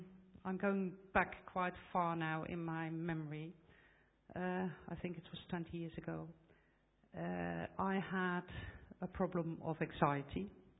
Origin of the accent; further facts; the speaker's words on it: Netherlands; now in United Kingdom; I'm from the Netherlands originally